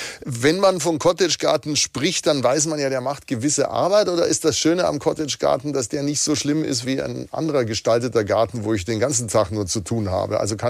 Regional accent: Bavaria, Germany; Der sieht ja, wie man bei uns in Bayern immer sagt, ziemlich verhaut aus im Winter.

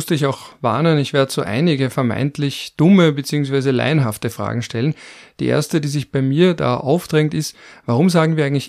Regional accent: Austria; Für mich, gerade aus österreichischer Sicht, beziehungsweise als Österreicher

